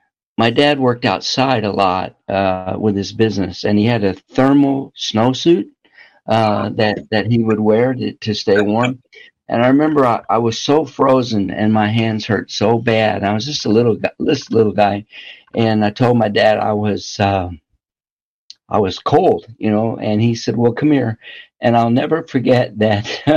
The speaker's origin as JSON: {"language": "English", "region": "Illinois", "country": "United States", "tie": "born or raised there", "said": "I grew up in Southern Illinois, and there's a children's home in a town called Carmite, still there."}